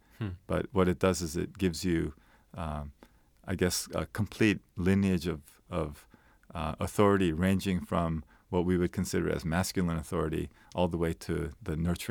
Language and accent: English; Poughkeepsie, New York, United States; like I come from Poughkeepsie